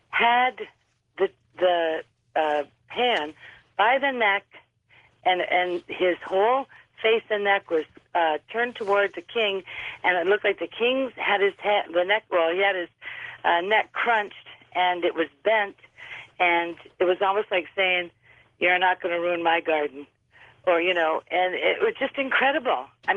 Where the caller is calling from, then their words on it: Canada; I'm from Canada.